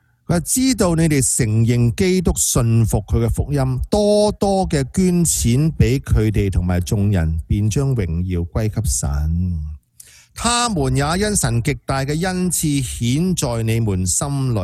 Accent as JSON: {"language": "Cantonese", "country": "Hong Kong", "said": "我们作为香港人呢，就对这个主权移交就很敏感。"}